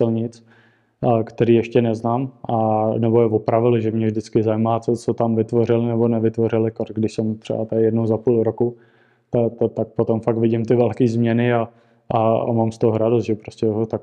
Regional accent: Stříbro, Plzeň Region, Czechia; Když tady v Čechách, tak určitě u nás ve Stříbře. Je to tam u nás v okolí Stříbro, Pernarec, Konstantinky a tenhle region.

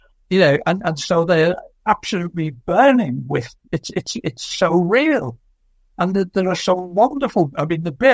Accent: Manchester, North West England, United Kingdom; You know, I'm from Manchester.

